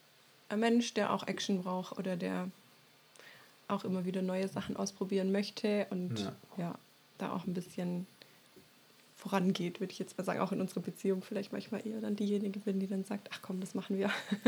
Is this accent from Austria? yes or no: no; Brazil; Genau, ich bin nicht mal in Deutschland aufgewachsen, also geschweige denn Deckenbronn. Ich durfte in Brasilien groß werden. Ich war 6 Monate alt, als meine Eltern als Missionare damals nach Brasilien gegangen sind.